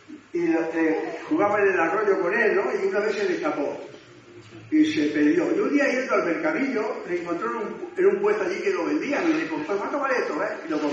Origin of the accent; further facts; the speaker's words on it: Plasencia, Extremadura, Spain; Yo recuerdo, cuando era chico, recuerdo que en Plasencia